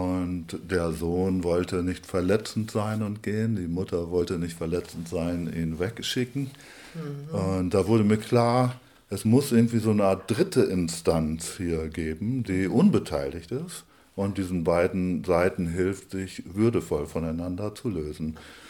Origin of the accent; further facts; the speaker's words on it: Lower Saxony, Germany; moved away as an adult; now in Freiburg, Germany; Also ich bin gebürtiger Ostfriese, das werde ich sprachlich auch nicht ganz verbergen können. Freue mich aber auch darüber.